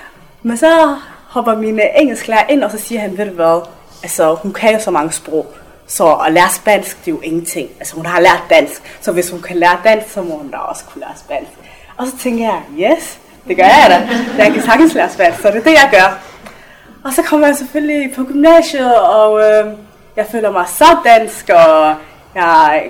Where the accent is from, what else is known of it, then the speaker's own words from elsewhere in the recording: Somalia; also born or lived in Skanderborg; now in Denmark; Det var som en resultat af borgerkrigen i Somalia, hvor jeg er fra.